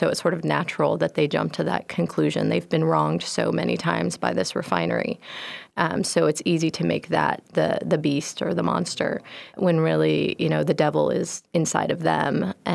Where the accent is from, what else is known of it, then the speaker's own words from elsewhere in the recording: Saudi Arabia; moved away; also born or lived in Texas, United States; maybe that's a result of growing up in Saudi Arabia and then moving to Texas